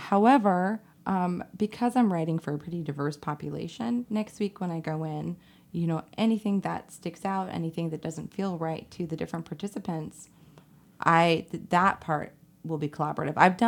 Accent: Champaign-Urbana, Illinois, United States; I grew up in Champaign-Urbana, so I did a lot of like the local stuff.

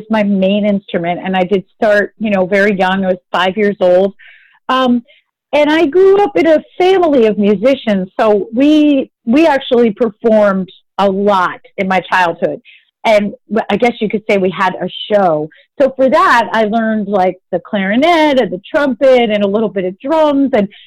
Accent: Hyde Park, New York, United States; So as you know, I grew up in Hyde Park, New York, a very beautiful small town about 2 hours from the city.

